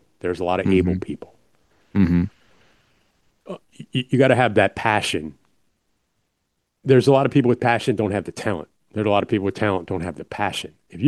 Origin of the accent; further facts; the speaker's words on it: New York, United States; that's a kid growing up in New York, like 10 years, 12 years old, listening to Marv on the radio